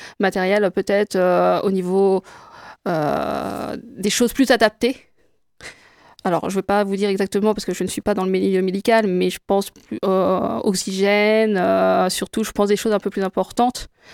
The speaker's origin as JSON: {"language": "French", "town": "Le Mans", "region": "Pays de la Loire", "country": "France", "tie": "born or raised there", "said": "Et en plus, c'est sur le Mans, donc ma ville natale, et elle est très peu connue."}